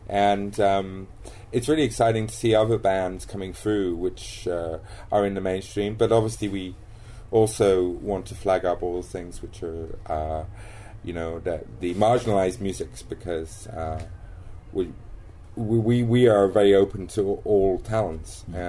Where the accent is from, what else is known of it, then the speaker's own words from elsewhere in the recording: Camden Town, London, United Kingdom; I came from Camden Town, probably the most multicultural area in England, and probably therefore the most multicultural in Europe.